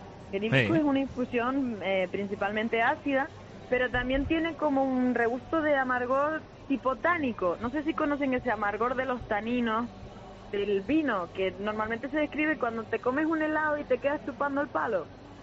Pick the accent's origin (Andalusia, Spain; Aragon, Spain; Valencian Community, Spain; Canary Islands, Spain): Canary Islands, Spain; estamos en las Américas, pero somos parte de Canarias